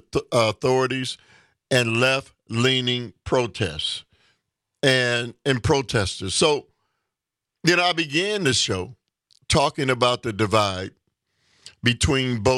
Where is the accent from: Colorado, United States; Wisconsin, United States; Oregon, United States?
Wisconsin, United States; Milwaukee; and in my hometown, Milwaukee, Wisconsin.